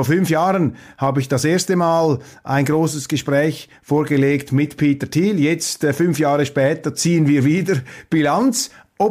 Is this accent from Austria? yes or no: no; Switzerland; bin ja selber 25% Deutscher und als Schweizer, Entschuldigung, interessieren wir uns für das, was jenseits unserer Landesgrenzen besteht.